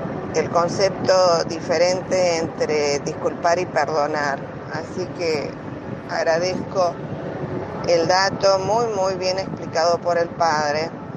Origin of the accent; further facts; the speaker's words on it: Santo Tomé, Argentina; de Santo Tomé.